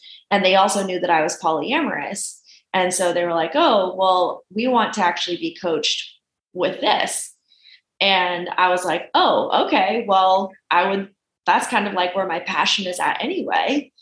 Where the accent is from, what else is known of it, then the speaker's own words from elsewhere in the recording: Midwest, United States; also born or lived in Kansas; now in Seattle, United States; live in Seattle now, but like I was living in Kansas at the time. And so it was just like, you know, growing up in the Midwest